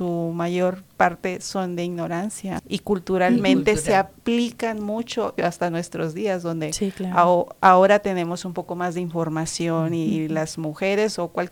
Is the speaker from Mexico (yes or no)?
yes; Mexico; Yo escuchaba, por ejemplo, en mi país, en México